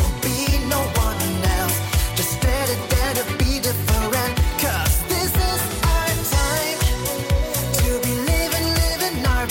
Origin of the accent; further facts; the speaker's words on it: Münnerstadt, Bavaria, Germany; moved away; ich bin im Asylheim aufgewachsen, in Münnerstadt. Und im Jahr 2000 wurden wir abgeschoben